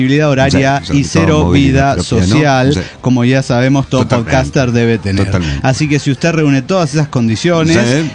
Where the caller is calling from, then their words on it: Mexico City, Mexico; del DF mexicano.